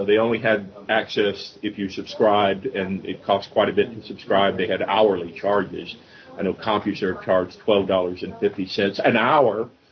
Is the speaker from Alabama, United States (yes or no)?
yes; Alabama, United States; my home state of Alabama, just south of here, where we are now, where I grew up.